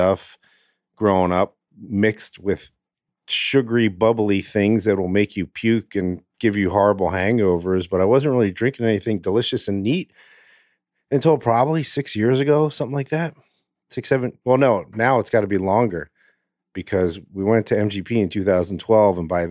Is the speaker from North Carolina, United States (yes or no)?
yes; Winston-Salem, North Carolina, United States; born there; I was born in Winston-Salem, North Carolina. My family is from North Florida.